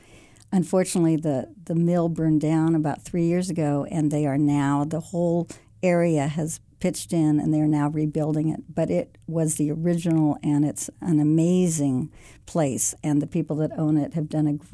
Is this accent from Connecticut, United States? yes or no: no; California, United States; I was raised in the Bay Area and graduated from Chico